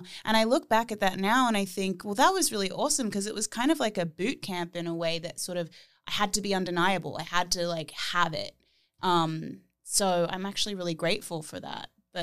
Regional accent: Byron Bay, New South Wales, Australia; I grew up in Byron Bay, which is like a total like alternative hippie town.

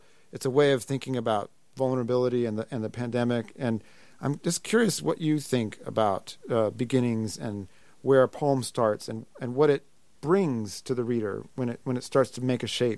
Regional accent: Sacramento, California, United States; I grew up in Sacramento, and one of my conclusions was get the hell out.

